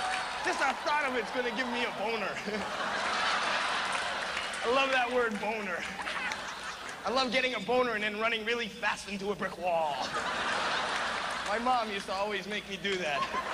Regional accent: Canada; I'm from Canada. I moved down here. It's weird being from Canada and moving down here.

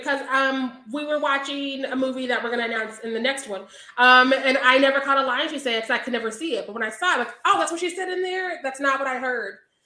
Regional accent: United States; I just know another language because I'm from America and was homeschooled by bumpkins, so I only speak the one language.

